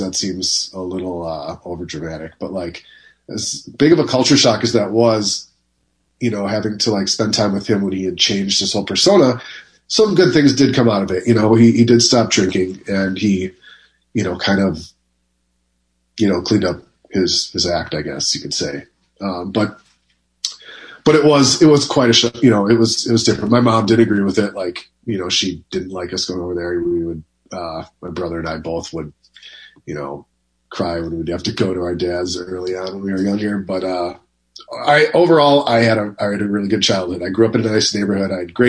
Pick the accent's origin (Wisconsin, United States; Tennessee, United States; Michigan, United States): Wisconsin, United States; Milwaukee; born there; I was born on February 15th, 1984, in Milwaukee, Wisconsin, and I was the first of two boys.